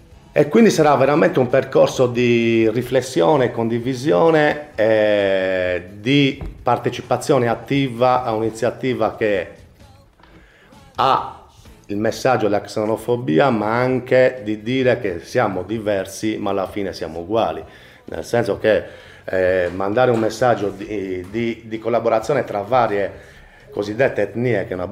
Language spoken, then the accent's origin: Italian; San Sperate, Sardinia, Italy; ce lo metto perché anch'io sono di San Sperate